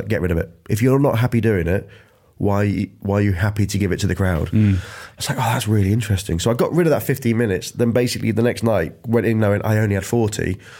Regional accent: Grimsby, Yorkshire and the Humber, United Kingdom; I'm from Grimsby. Grimsby is famous for two things.

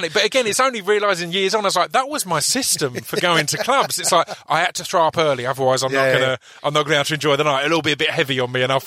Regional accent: East of England, United Kingdom; I'm from Essex. In Essex, if you're out with mates

